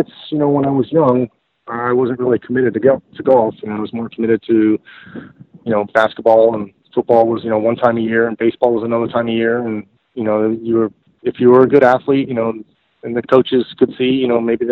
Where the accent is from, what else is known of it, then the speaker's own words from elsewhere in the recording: Florida, United States; Georgia was, from where I grew up in South Florida, you know, it was several hundred miles away.